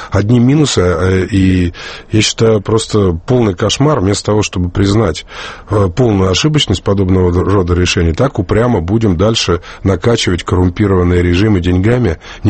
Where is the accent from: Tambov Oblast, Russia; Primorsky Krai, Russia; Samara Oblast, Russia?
Samara Oblast, Russia; Tolyatti; я объясню из Тольятти человеку из Самары